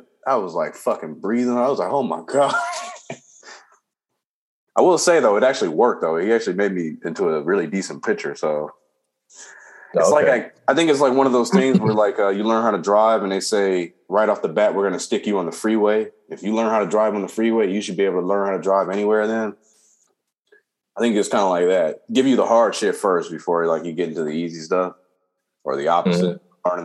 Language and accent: English; Compton, California, United States; And I remember at 6 years old, I grew up in Compton, everybody, if you didn't know that.